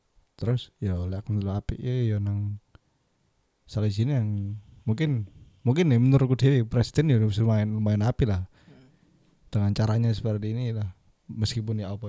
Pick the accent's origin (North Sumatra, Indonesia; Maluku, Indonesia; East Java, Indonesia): East Java, Indonesia; Lumajang; Menetap di besar di Lumajang.